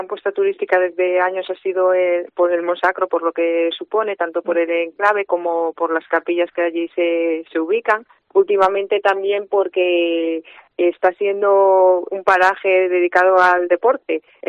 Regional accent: Peñerúes, Asturias, Spain; yo soy de allí, de Peñerúes. Nací allí, a la sombra del Torreón.

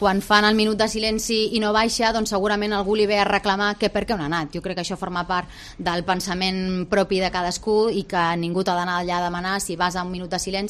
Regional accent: Catalonia, Spain; jo sóc catalana, no m'agradaria ser de cap altre lloc, però és que també em sento espanyola i no vull deixar de formar part, ni tampoc vull jo em sento orgullosa de les meves arrels. Jo tinc família astúria, tinc família a Andalusia

